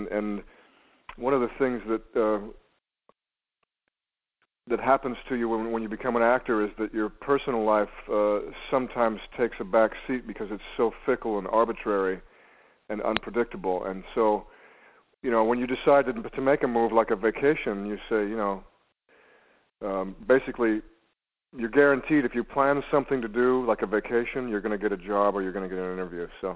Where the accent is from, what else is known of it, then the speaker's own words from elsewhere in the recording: the West, United States; now in Los Angeles, United States; I spent about a year in New York, and because I was raised in the West, I felt like a fish out of water. So I ended up back in L.A.